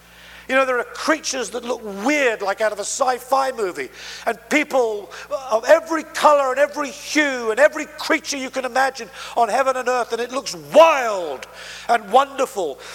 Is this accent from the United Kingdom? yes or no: yes; United Kingdom; And I'm Brit, you know